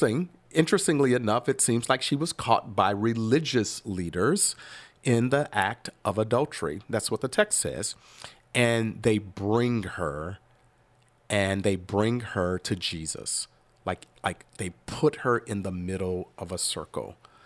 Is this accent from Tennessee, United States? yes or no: no; Chicago, Illinois, United States; when I was a little kid when we were growing up in Chicago, outside playing softball.